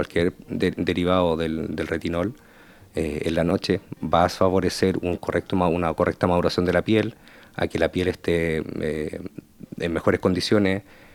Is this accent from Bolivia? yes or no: no; Chile; moved away as an adult; primero que todo soy chileno. Y allí yo trabajé como médico familia 7 años.